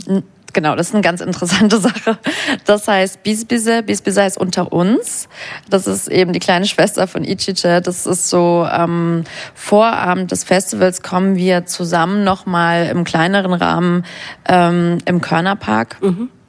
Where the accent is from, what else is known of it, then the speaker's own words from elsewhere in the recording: Baden-Württemberg, Germany; Ich bin in Baden-Württemberg groß geworden